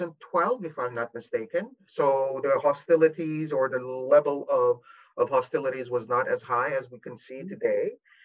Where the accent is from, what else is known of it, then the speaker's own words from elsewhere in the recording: Lebanon; moved away; also born or lived in Syria; I was born in Lebanon and I spent my childhood and I grew up between Lebanon and Syria during the Lebanese Civil War.